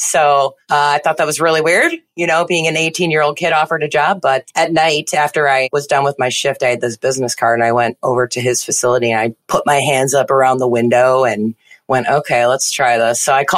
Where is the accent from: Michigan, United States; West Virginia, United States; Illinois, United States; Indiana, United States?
Illinois, United States; Naperville; I grew up in Naperville, Illinois. It just seems to be one of those anchor points for Illinois.